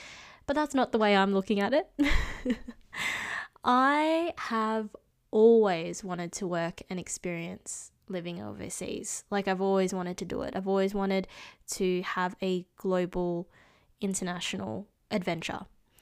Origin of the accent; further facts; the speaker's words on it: United Kingdom; accent: British; one of my best and worst personality traits is my British accent.